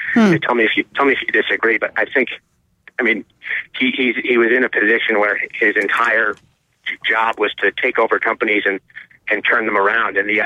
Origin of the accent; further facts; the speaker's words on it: Massachusetts, United States; And I'm from Massachusetts, you know, I understand a little bit about the guy